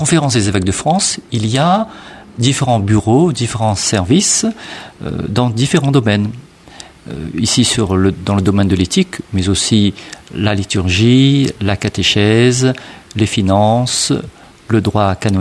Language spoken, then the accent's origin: French; Réunion; Chez nous, à La Réunion, c'est toujours le défi de ne pas se reposer sur nos lauriers.